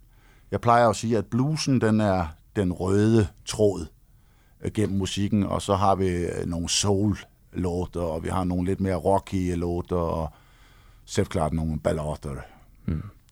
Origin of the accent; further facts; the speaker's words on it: Copenhagen, Capital Region of Denmark, Denmark; Från Köpenhamn.